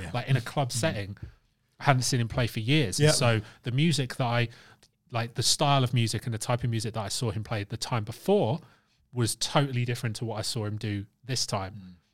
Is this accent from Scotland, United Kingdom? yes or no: no; London, United Kingdom; I'm from London, I grew up in London, I came up in the London scene.